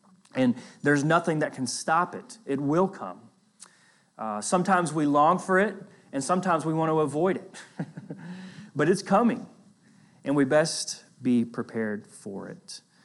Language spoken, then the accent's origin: English; Florida, United States; I am from Northwest Florida, which is still part of Florida. I know I get picked on a little. I am a Floridian. I'm from the Northwest part of Florida on the Gulf Coast